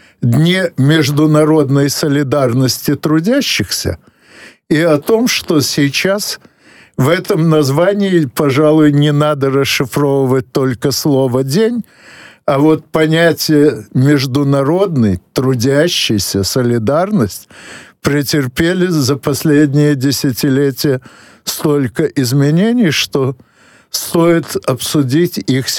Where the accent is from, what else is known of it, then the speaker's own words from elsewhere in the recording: Odesa, Odesa Oblast, Ukraine; Ну, для меня, как уроженца и многолетнего жителя Одессы, это нормально, такой вот переезд.